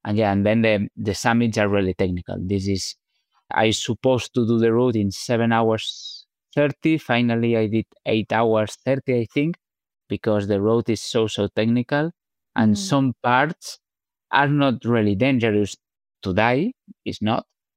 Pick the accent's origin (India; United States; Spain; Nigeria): Spain; Barcelona, Catalonia; English is a second language; moved away as an adult; now in Andorra; So I'm not from Andorra. I born in Barcelona.